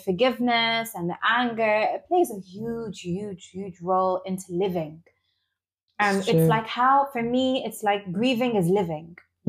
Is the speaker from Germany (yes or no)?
no; Libya; now in United Kingdom; before being North African, before being Libyan, before being Muslim, before being British, I'm just a human being.